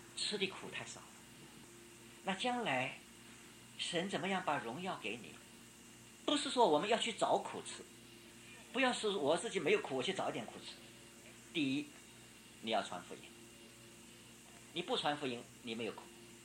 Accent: Shanghai, China; 我们上海人的肩比较嫩的，没有挑惯了

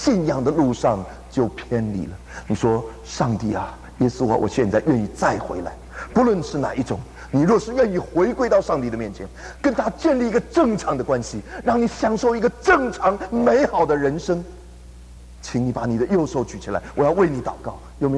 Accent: China; 虽然对于我们中国人来说，要表达我们内心的一个态度、心愿、意愿，不是一件很容易的事情

